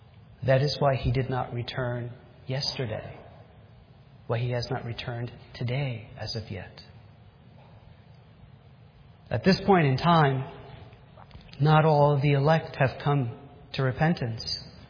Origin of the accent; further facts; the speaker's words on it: New York, United States; I was in my living room watching the ticker tape parade, and I was from New York.